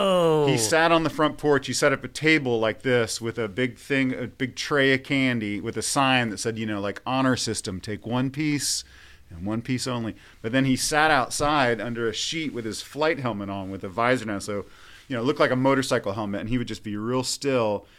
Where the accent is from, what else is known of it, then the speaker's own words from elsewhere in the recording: Virginia, United States; I'm from Virginia.